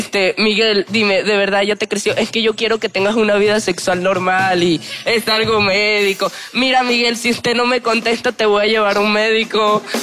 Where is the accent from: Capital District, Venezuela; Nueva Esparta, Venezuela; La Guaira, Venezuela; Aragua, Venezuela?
Aragua, Venezuela